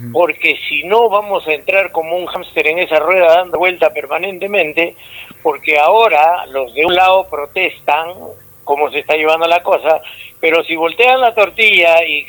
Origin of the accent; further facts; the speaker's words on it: Tacna, Peru; nosotros los tacneños tenemos que ser gratos y empáticos con la gente de todos, porque todos somos peruanos